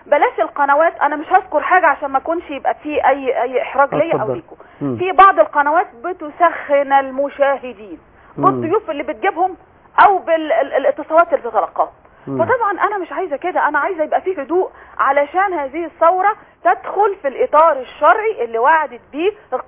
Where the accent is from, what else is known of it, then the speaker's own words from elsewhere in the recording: Egypt; احنا مصريين وفخورين ان احنا مصريين،